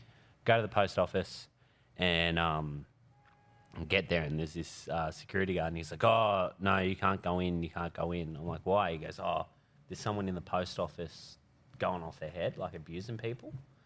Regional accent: Tanilba Bay, New South Wales, Australia; So I went hard on people from my hometown this week.

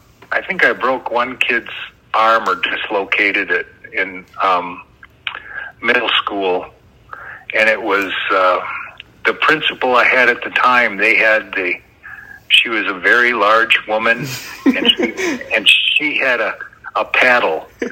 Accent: East Troy, Wisconsin, United States; In East Troy, Wisconsin.

